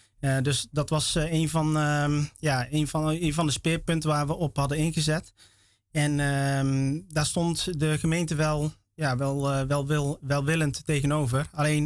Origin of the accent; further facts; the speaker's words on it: Nistelrode, North Brabant, Netherlands; now in Nijmegen, Netherlands; En ik ben ik ben een Molukse Nederlander. Kom uit Nistelrode. Ik ben opgegroeid in de Tenkara-gemeenschap al daar. En ik ben zelf afkomstig van de Kei-eilanden. Maar momenteel woon ik al ruim 20 jaar in Nijmegen